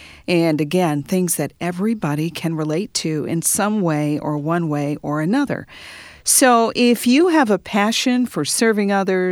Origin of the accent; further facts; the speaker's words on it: Illinois, United States; They include Ed Stetzer from Wheaton College in my home state of Illinois